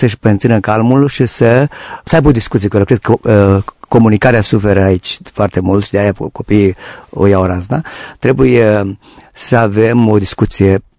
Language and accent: Romanian; Moldavia, Romania; soția e munteancă, eu sunt moldovean